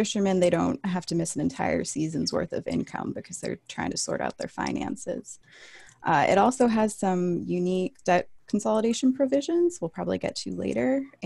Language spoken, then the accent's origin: English; New Hampshire, United States; So I'm originally from New Hampshire.